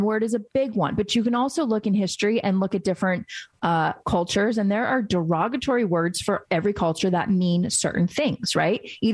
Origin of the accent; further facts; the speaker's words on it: United States; born there; I am an American, right? Born in America, but I have ancestors and family members that were born and raised in another country.